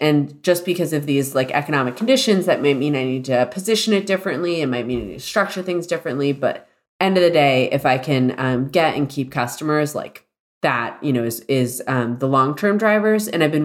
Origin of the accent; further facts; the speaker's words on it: Celebration, Florida, United States; It's a Celebration, Florida. It's right outside of Disney World, and it was intended to be like Epcot, but people live there.